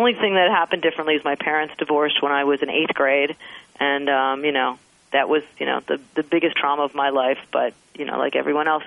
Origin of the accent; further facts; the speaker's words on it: Wilmette, Illinois, United States; I was born in Wilmette, Illinois, which is about, you know, a half hour from the city